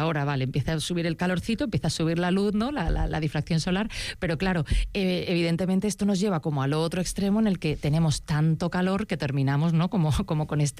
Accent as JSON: {"language": "Spanish", "town": "Málaga", "region": "Andalusia", "country": "Spain", "said": "yo por ejemplo que soy malagueña, ¿no? De origen malagueña"}